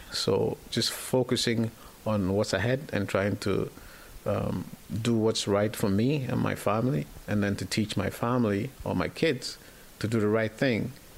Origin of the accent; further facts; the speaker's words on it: Ghana; born there; moved away as an adult; I was born in Ghana, and I left Ghana when I was 19 years old. I came here with my older brother. My father was already here.